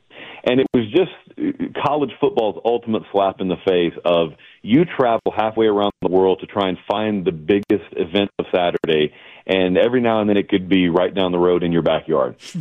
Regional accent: Georgia, United States; Now, I grew up in Georgia, actually, so if anything, I had reason to be biased for Georgia.

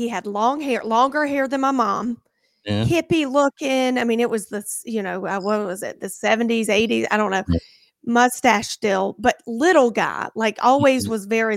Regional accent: Concord, United States; Growing up in Concord, we had a neighbor that was quite a bit older than my dad.

